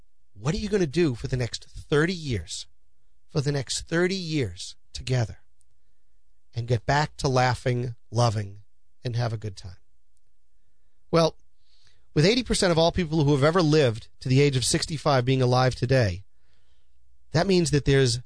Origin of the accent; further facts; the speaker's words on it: Peabody, Massachusetts, United States; I know when I grew up here in Peabody, and I grew up over on Albert Road and then over on Jones Road in Peabody